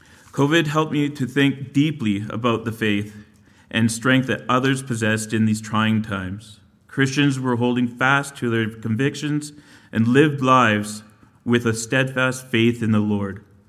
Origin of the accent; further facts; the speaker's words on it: Campbell River, British Columbia, Canada; I was born and raised in Campbell River, B.C.